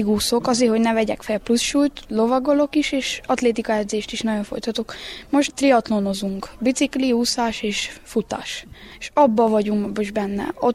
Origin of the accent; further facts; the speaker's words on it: Sfântu Gheorghe, Covasna, Romania; Kovásznál születtem, de Sepsiszentgyörgyön nevelkedtem.